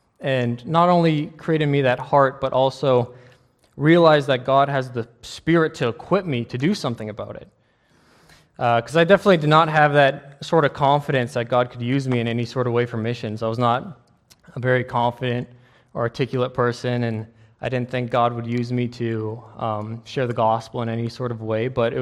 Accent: Calgary, Alberta, Canada; now in Pittsburgh, United States; I'm not originally from Pittsburgh. I grew up in Calgary, Alberta

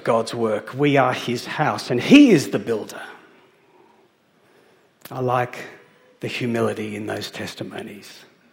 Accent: Papua New Guinea; Came out looking like most of the kids I grew up with in Papua New Guinea, and with $60.

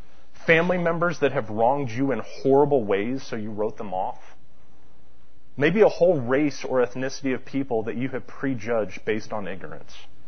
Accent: United States; As an American, I can view Israel as our ally, and anyone that comes against them should die a swift death.

